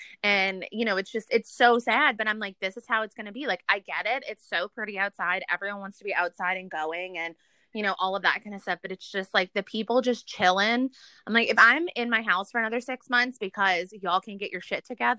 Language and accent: English; New Orleans, Louisiana, United States; which I don't know how I grew up in New Orleans, but I love Jazz Fest